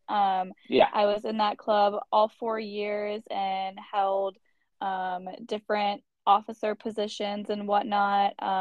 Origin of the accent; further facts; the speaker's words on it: Raleigh, North Carolina, United States; also born or lived in Minnesota; I'm from Raleigh, North Carolina, and I went to high school at Ravenscroft School, and I have been there since fifth grade. Before that, I lived in Minnesota, and I did most of elementary school there, and we moved down here in 2015